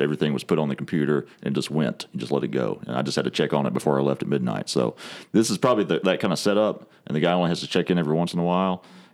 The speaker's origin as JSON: {"language": "English", "town": "Clinton", "region": "Mississippi", "country": "United States", "tie": "born or raised there", "said": "when I was a kid growing up in Clinton, which is, of course, right next to Jackson"}